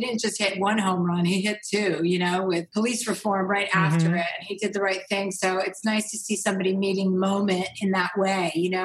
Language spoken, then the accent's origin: English; New Jersey, United States; Like, I'm from New Jersey. I grew up with six kids.